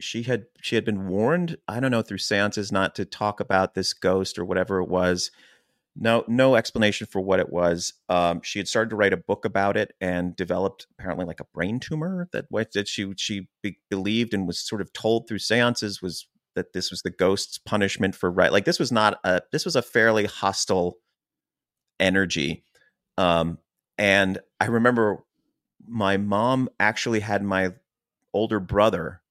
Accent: Chester Springs, Pennsylvania, United States; 3 miles from where we grew up in Chester Springs, Pennsylvania, which was very farm, very woodsy, very, cornfields.

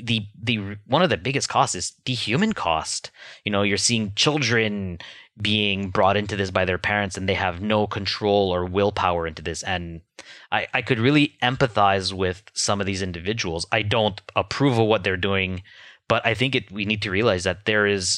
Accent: Canada; And as a Canadian, for me, it's, I know there's going to be spillover. We're going to see the impact of this in the weeks and the months to come at home.

